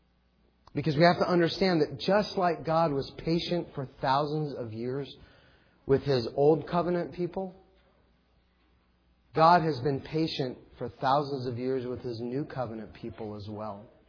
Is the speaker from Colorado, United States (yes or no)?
no; Dunkirk, Ohio, United States; I grew up on Cherry Street in Dunkirk, Ohio, and one of the features of Cherry Street was the school's bus garage.